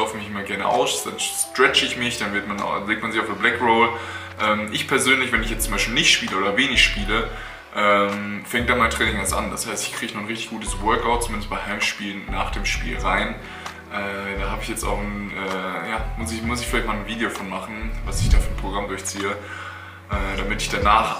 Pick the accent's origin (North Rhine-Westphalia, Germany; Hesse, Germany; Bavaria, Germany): North Rhine-Westphalia, Germany; Paderborn; Ich komme aus Paderborn, Jugend bis zu den Profis, auch zweite Liga ist Paderborn. Dann 3 Jahre in Braunschweig gespielt, BBL und Pro B.